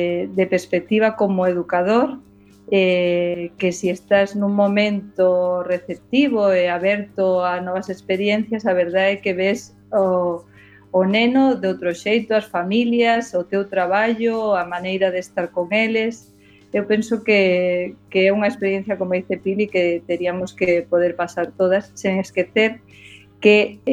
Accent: Ferrol, Galicia, Spain; eu tamén veño de Ferrol Esteiro.

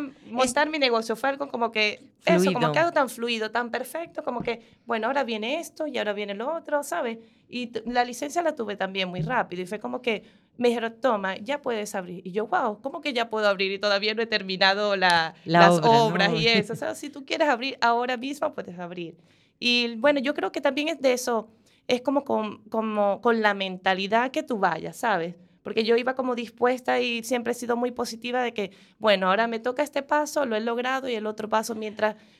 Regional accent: Venezuela; no soy soy venezolana, no soy de este país

